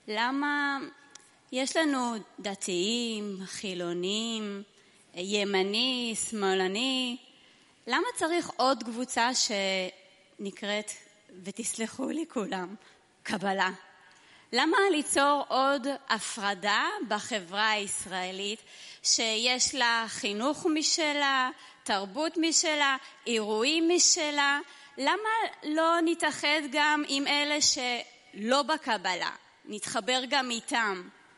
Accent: Petah Tikva, Central District, Israel; מפתח תקווה.

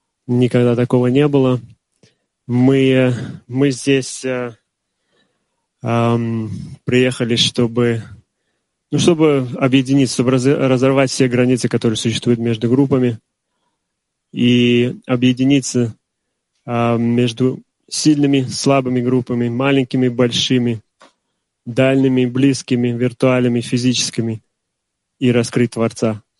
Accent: New York, United States; из Нью-Йорка.

